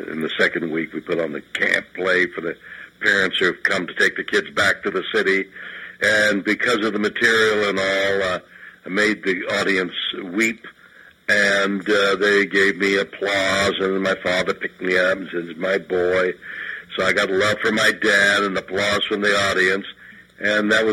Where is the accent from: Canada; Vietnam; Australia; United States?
Canada; Montreal, Quebec; I come from Montreal, so we were in northern sort of the North Woods there